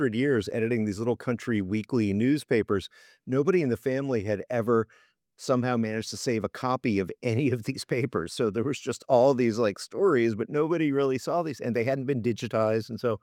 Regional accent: Richmond, Virginia, United States; One of my first jobs was like working at a TV news station in my hometown of Richmond, Virginia.

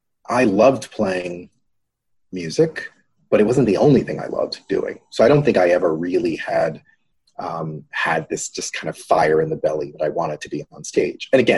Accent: Cincinnati, Ohio, United States; I'm originally from Cincinnati, a city I know you know well, and in Cincinnati, I went to public school

